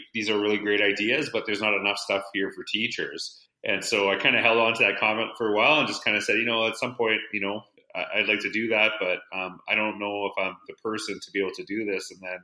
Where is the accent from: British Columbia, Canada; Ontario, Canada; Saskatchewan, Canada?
Saskatchewan, Canada; Humboldt; now in Edmonton, Canada; I'm actually live in Edmonton, Alberta. I'm actually from Humboldt, Saskatchewan.